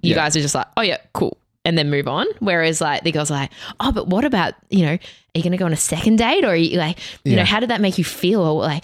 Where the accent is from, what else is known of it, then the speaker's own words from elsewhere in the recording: Bendigo, Victoria, Australia; You know, I'm from Bendigo.